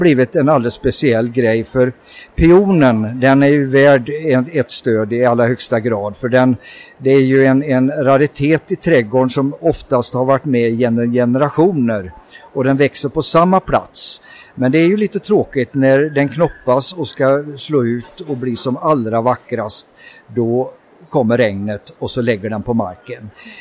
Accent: Falköping, Västra Götaland County, Sweden; I det där området där tranorna håller till. brukar vi skryta om. Vi har ju det som turistmål. Min verkstad är belägen på en gård och jag har ju vuxit upp på den här gården.

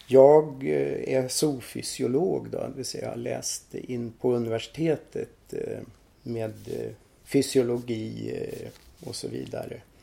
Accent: Värmland, Sweden; also born or lived in Stockholm; Ja, men jag är värmlänning. Nu ska vi se. Jag var 4 år när vi flyttade till Värmland.

